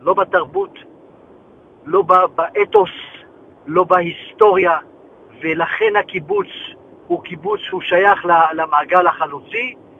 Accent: Morocco; now in Israel; אני באתי ממרוקו, אני לא שמעתי מעולם על הגזזת, רק כשהגעתי לפה, אני בהרבה תופעות מרוקאיות, למדתי אותם פה אגב, בארץ.

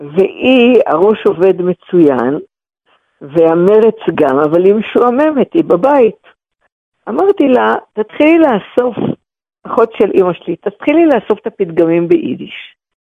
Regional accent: Jerusalem, Jerusalem District, Israel; אני גדלתי בירושלים במשפחה שלא דיברה איתי יידיש, אבל תמיד שילבה את הפתגמים היידישיים הרבה בעברית.

